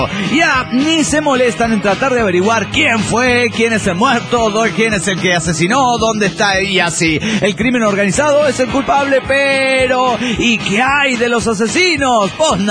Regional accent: Coacalco, State of Mexico, Mexico; de Coacalco.

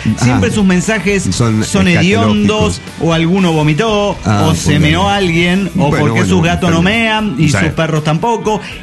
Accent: Tapachula, Chiapas, Mexico; now in Axochiapan, Mexico; Hola, ¿cómo están, amigos? … de Tapachula, Chiapas.

